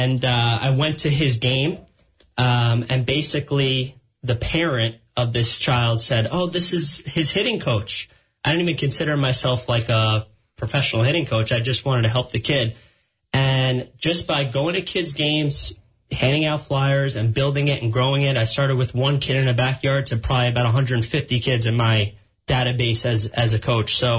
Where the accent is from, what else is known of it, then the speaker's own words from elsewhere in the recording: New Rochelle, New York, United States; I grew up